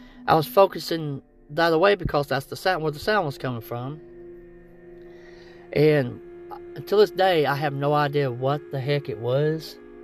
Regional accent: South Portsmouth, Kentucky, United States; also born or lived in Ashland; Well, in about 1990, 91, we moved from Ashland, Kentucky to South Portsmouth, Kentucky. That's about 30 or 40 miles away from each other, up ahead of a holler on a 125-acre farm. At this time, I was just a little kid.

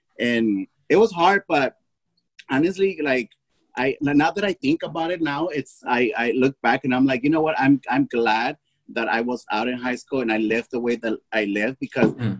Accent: Los Angeles, California, United States; also born or lived in Mexico / Washington; Well, I grew up, I was born in Mexico. I was raised here in California. I lived here basically all my life here in Los Angeles.

